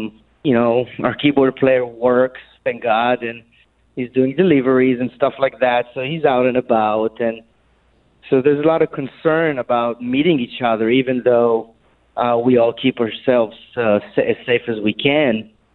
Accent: Israel; moved away as an adult; when I came from Israel in 2013, and I've been living off my suitcase basically for 7 years now

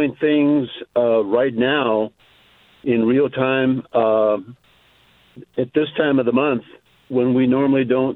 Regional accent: Washington, United States; now in Vancouver, United States; I am one of those local guys. I hail from the Gifford Pinchot National Forest, Mud Hood. and I reside out of Vancouver, Washington.

